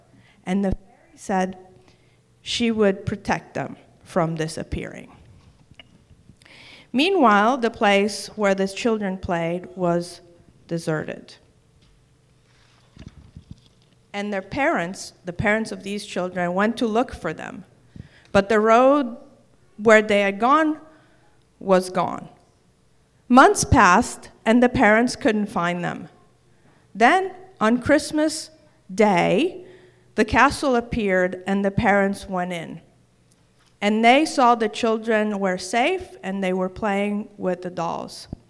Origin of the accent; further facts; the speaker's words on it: Palermo, Sicily, Italy; a book of stories that little kids wrote up of my hometown of Palermo.